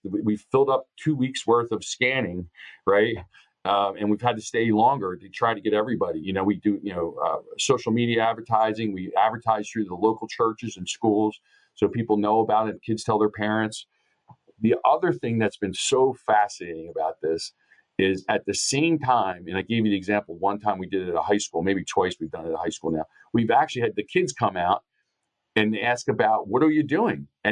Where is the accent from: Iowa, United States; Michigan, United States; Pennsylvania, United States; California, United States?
Pennsylvania, United States; Upper Darby; We went into my hometown of Upper Darby, Pennsylvania, and we're in a supermarket parking lot.